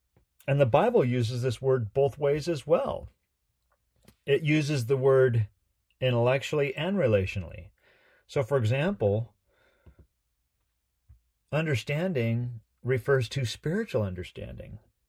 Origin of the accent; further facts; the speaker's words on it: Washington, United States; a friend of mine I grew up with up in Washington